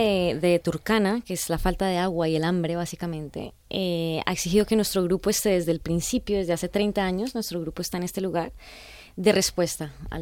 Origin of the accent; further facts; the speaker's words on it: Colombia; moved away; Acabamos de venir de Colombia. De hecho, somos colombianas. Ajá. Hace ya 15 años salimos de Colombia para vivir en África.